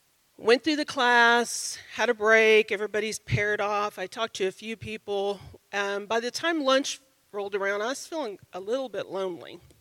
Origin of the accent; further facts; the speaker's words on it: Oklahoma, United States; I was from Oklahoma. I was the only person from Oklahoma.